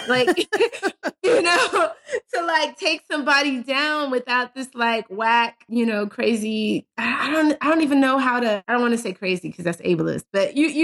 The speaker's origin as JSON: {"language": "English", "region": "New York", "country": "United States", "said": "I'm from New York."}